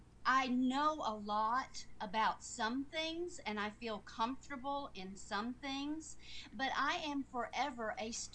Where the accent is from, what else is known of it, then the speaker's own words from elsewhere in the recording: New England, United States; But I was raised in New England, and people in New England love education.